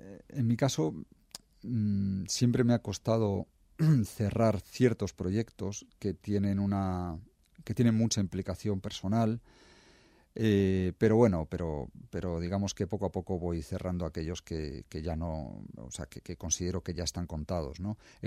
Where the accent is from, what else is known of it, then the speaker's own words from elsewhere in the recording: Argentina; born there; todos emigrantes, todos habían recorrido un poquito varias zonas del mundo hasta acabar algunos en Argentina, donde yo nací, otros en Estados Unidos, hay otros incluso que están en Israel, porque por la parte de padre son judíos eskenazis, que se llaman, son judíos de la Europa del Este.